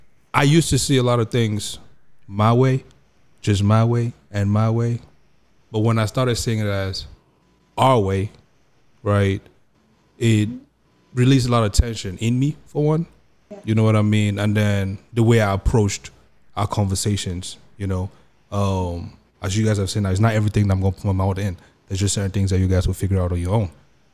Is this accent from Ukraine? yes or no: no; Bamenda, Northwest Region, Cameroon; That's my daily limit. Remember, I'm from Bamenda.